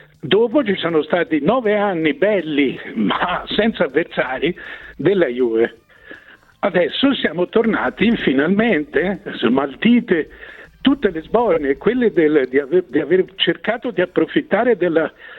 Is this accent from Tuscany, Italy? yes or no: yes; Florence, Tuscany, Italy; Questo sarà perché io sono fiorentino